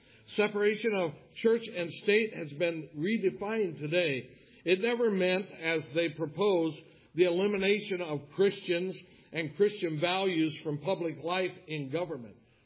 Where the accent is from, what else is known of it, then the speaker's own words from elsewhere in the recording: United States; We love our country, the United States of America. I'm an American. Every time I go to a foreign country, I can hardly wait to set my feet on American soil.